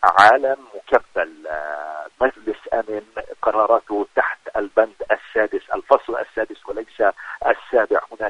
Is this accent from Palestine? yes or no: yes; Palestine; ولكن نحن كفلسطينيين للأسف الشديد لم نصل إلى هذه المرحلة